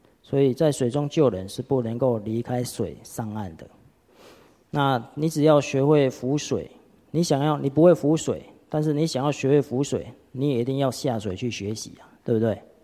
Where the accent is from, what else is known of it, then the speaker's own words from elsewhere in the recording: Qijin, Kaohsiung, Taiwan; born there; 我出生在旗津啊，旗津大家知道吗？是一个海岛啊，但是我不会游泳啊。我出生在海岛